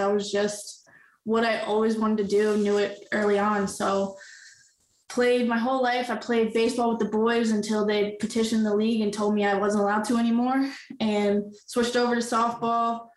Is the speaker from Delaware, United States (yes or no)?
yes; Delaware, United States; But my plans pre-Logan were to go back to Delaware and my home state. And I was going to coach. I was going to do some stuff with my high school.